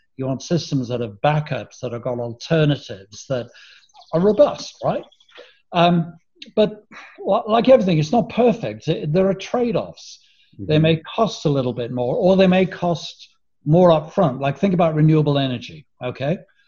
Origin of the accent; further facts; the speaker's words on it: Ireland; And when I was a kid, I was brought up in Ireland, not in Pennsylvania.